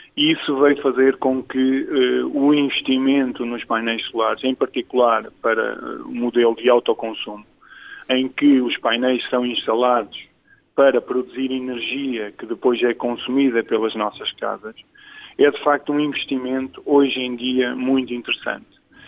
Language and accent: Portuguese; Coimbra, Portugal; eu sou de Coimbra, nasci em Coimbra, cresci no concelho de Coimbra, não na cidade de Coimbra, mas no concelho de Coimbra, numa aldeia próxima, e de facto estudei também em Coimbra, portanto licenciei-me na Universidade de Coimbra